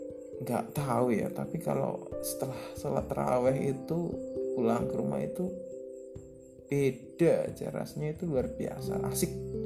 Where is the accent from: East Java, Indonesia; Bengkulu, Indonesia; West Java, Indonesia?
West Java, Indonesia; Bekasi; saya itu kecilnya di kota Bekasi. Itu sampai SMP, SD SMP di Bekasi.